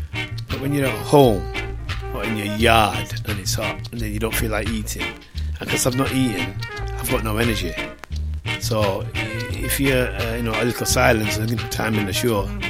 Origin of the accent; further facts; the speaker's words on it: Chesterfield, East Midlands, United Kingdom; She's not from Sheffield, but I'm from Chesterfield.